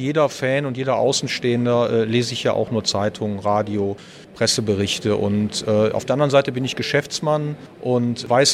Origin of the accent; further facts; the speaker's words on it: Krefeld, North Rhine-Westphalia, Germany; born there; Ich bin gebürtiger Krefelder